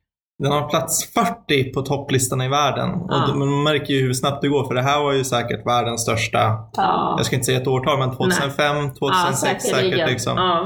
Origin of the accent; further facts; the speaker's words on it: Sweden; Ja, vi är från Sverige.